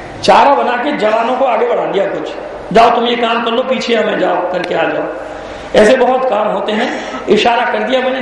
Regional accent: Pakistan; میں تو اپنے اس چھوٹے سے شہر کی گلیاں نہیں بھول پاتا جن میں میرا بچپن گزرا ہے، تو اپنے وطن کو کیسے بھول جاؤں گا، اپنے ملک کو کیسے بھول جاؤں گا۔ میں جب پاکستان سے باہر جاتا ہوں

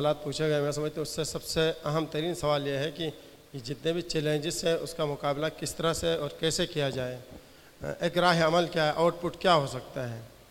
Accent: Gilgit, Gilgit-Baltistan, Pakistan; میرا تعلق گلگت سے ہے.

